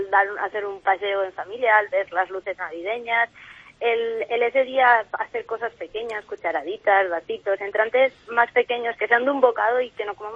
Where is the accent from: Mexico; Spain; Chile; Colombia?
Spain; Extremadura; yo, que soy del norte de Extremadura